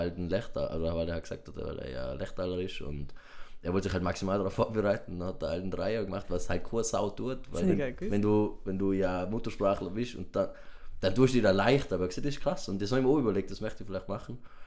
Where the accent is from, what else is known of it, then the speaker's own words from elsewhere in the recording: Tyrol, Austria; weil der kann mit so einer Gewalt den Dialekt nicht rausbringen, weil ich bin ein Tiroler.